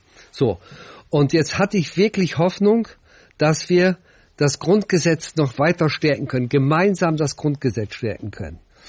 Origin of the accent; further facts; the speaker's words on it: Northern Germany, Germany; ich bin ja, wie gesagt, 46 geboren, 6 Wochen nach der Vertreibung meiner Eltern aus Schlesien in Norddeutschland, aufgewachsen oder in die Schule gegangen